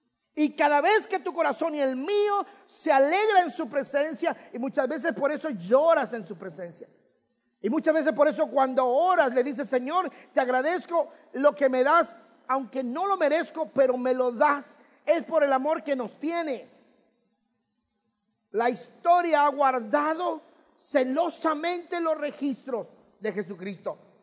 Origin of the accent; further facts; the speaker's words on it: Mexico; moved away; cuando nosotros venimos de México para acá